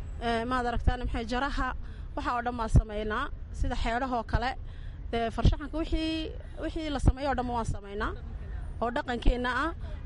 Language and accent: Somali; Ali Sabieh, Djibouti; Waxaan ka socdaa gobolka Cali Sabiix, gaar ahaan Cali Sabiix ayaan ka socdaa.